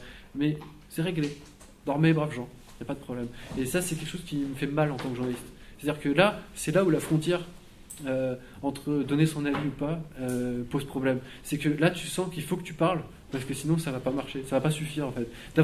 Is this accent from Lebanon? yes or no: no; Grand Est, France; Et moi je suis alsacien, je comprends pas l'allemand